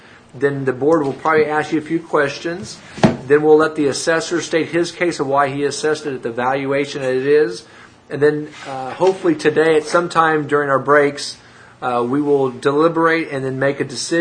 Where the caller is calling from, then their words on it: Missouri, United States; I'm calling from Taney County, Missouri.